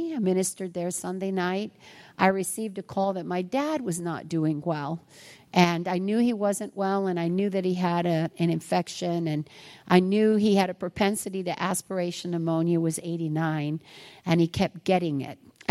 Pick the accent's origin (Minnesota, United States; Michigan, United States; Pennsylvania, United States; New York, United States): New York, United States; Well, I'm from New York State. I've been quarantined, but I'm not from the city.